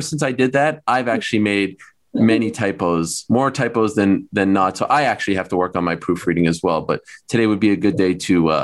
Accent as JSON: {"language": "English", "country": "Canada", "said": "I'm from Canada. So Canada is a part of the Commonwealth."}